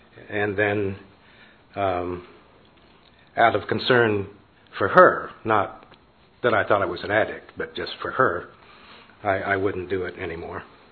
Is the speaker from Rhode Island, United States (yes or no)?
no; Asheville, North Carolina, United States; I'm a sexaholic from Asheville, North Carolina. To give you some context, I'm 71 years old.